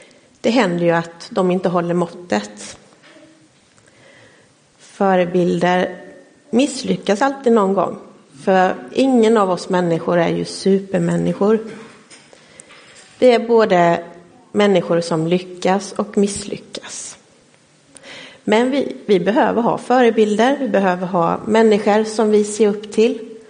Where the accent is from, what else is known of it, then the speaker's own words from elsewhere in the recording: Gnosjö, Jönköping County, Sweden; Jag är uppväxt i Marås, Gnosjö.